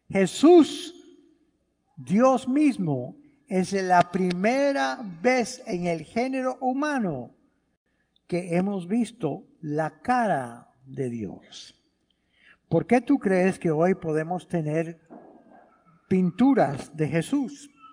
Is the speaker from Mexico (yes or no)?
no; Cuba; now in United States; Cuando nosotros llegamos aquí, mi familia llegó aquí de Cuba